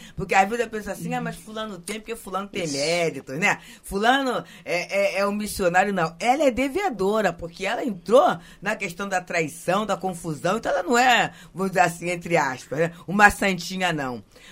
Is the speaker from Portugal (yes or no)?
no; Rio de Janeiro, Brazil; Olha, eu sou carioca, né? Sou carioca, estou aqui, vivo na cidade, a cidade maravilhosa